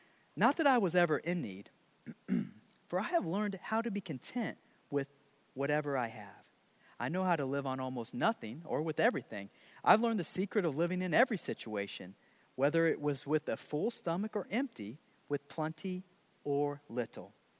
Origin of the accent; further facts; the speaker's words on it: Rantoul, Illinois, United States; I'm from Rantoul, Illinois. Rantoul and Urbana are only 10 miles away.